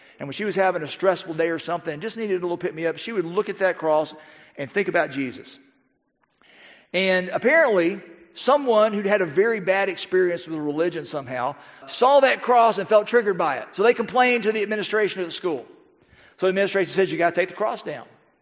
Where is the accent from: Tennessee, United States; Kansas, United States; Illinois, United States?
Tennessee, United States; Hixson; now in Soddy-Daisy, United States; When I was growing up in Hickson, when we wanted to come to Soddy Daisy, which I don't know why people in Hickson thought they wanted to come to Soddy Daisy.